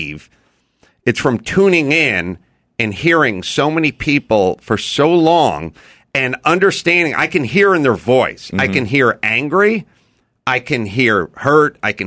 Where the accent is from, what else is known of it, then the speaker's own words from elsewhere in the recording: North Hollywood, California, United States; it's because I'm from North Hollywood and nothing ever happened there.